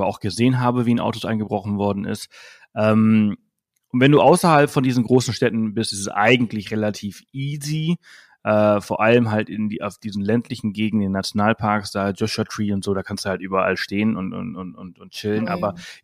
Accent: Balearic Islands, Spain; also born or lived in Salzburg; Also ich komme ja aus Mallorca

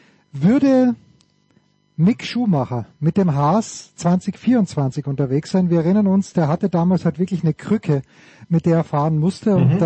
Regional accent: Austria; ich bin natürlich als Österreicher aufgewachsen

